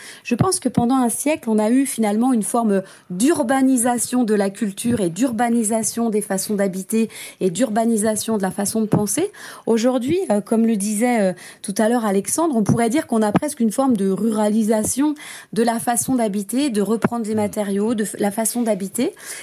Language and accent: French; Pays de la Loire, France; Alors moi, j'habite dans mon pays natal. Je suis un produit un peu du terroir. J'ai bougé pour mes études et puis je suis vite revenue. Je vis dans les campagnes nantaises, dans le vignoble nantais, entre, on va dire, le pays nantais et la Vendée et les Mauges.